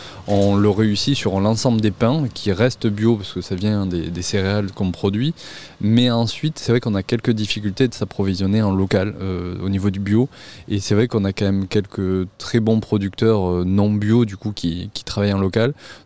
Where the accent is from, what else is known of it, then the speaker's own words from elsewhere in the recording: La Sauvetat-sur-Lède, Nouvelle-Aquitaine, France; Oui, alors moi je suis natif de La Sauvetat-sur-l'Aisne, du coup, près de Villeneuve-sur-Lot, entre Villeneuve et Montflanquin.